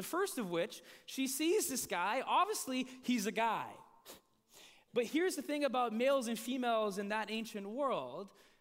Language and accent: English; Riverside, California, United States; this is hotter than a July summer day in the Inland Empire. And I grew up in Riverside, and it can get hot.